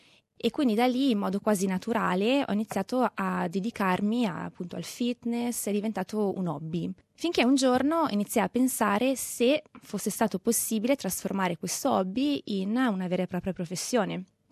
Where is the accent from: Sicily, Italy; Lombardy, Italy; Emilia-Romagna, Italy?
Lombardy, Italy; moved away as an adult; now in Sydney, Australia; Sono originaria del lago di Como e partì per l'Australia nel 2010, che avevo 24 anni. Da allora sono passati 7 anni, adesso ne ho 31